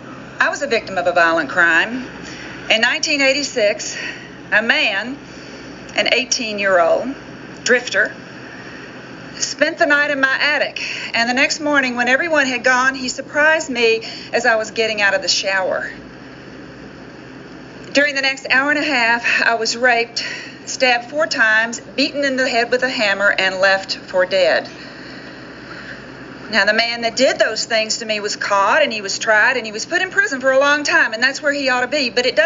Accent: Austin, Texas, United States; I'm from Austin, Texas.

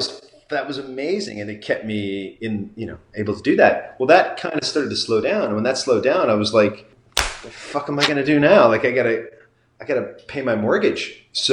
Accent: Chicago, Illinois, United States; also born or lived in Missouri; So I grew up in Chicago and Missouri and then came back to California for a minute in the late 80s and then moved back to Illinois and then Pennsylvania.

